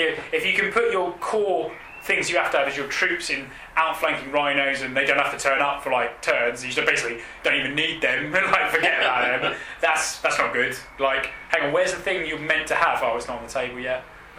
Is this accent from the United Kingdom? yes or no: yes; England, United Kingdom; Well, we're English.